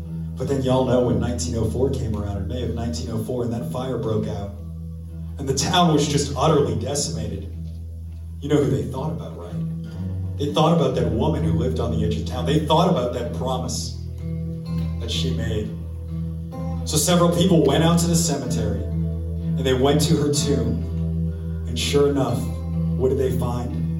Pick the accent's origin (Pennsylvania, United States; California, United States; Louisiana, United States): Louisiana, United States; New Orleans; We're from New Orleans.